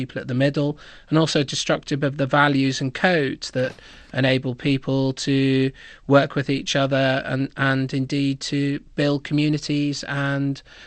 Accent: Liverpool, North West England, United Kingdom; Well, I grew up in Liverpool in the 1980s, and I saw the consequences of just abandoning whole areas of our country.

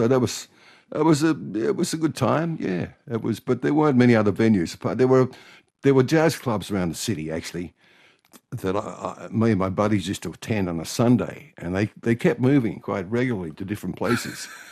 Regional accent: Granville, New South Wales, Australia; also born or lived in Cogra; Yeah, I was born in Cogra, but we moved to Granville when I was maybe two or something like that. So I grew up on Parramatta Road, Granville, yeah. So yes. I'm a Westie.

